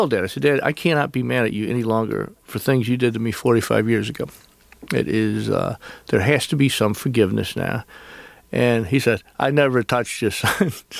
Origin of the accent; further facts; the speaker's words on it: the South, United States; They made us wear these white hats because I'm a Southerner.